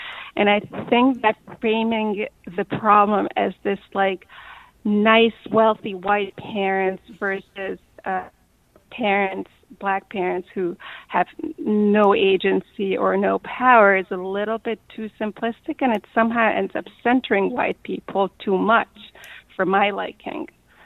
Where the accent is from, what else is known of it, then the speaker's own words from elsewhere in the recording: Hungary; now in United States; I'm an immigrant. So I'm a white person, but I'm from Hungary. I did not grow up in this country.